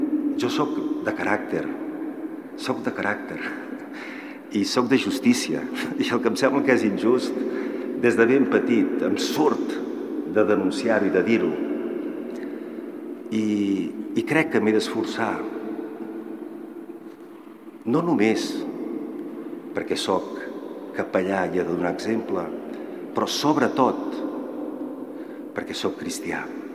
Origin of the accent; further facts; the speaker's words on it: Catalonia, Spain; Veure el que està fent l'Estat profundament em fereix com a català.